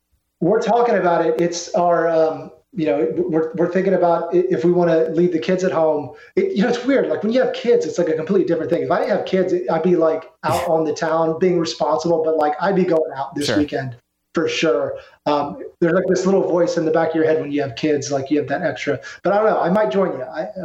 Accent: Texas, United States; I've been really happy as a Texan

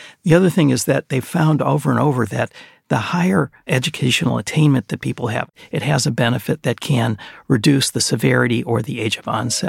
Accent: Chicago, Illinois, United States; I grew up in the Chicago area.

